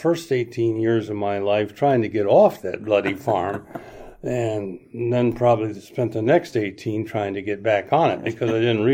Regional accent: Bay City, Michigan, United States; also born or lived in Owosso; I was born in Owosso, Michigan, outside of, from a little town called Chesaning, where my father was a school teacher in May of 1937. And I grew up pretty much in the lower part of Michigan.

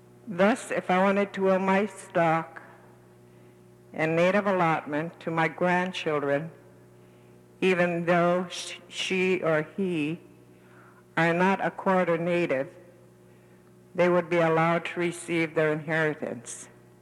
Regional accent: Kotzebue, Alaska, United States; And I'm a lifelong native resident of Kotzebue, Alaska.

